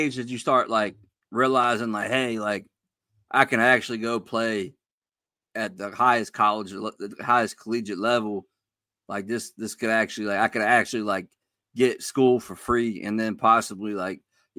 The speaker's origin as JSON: {"language": "English", "town": "Harrisonburg", "region": "Virginia", "country": "United States", "said": "I'm from Harrisonburg, Virginia, originally. So I went to this little school called Broadway High School."}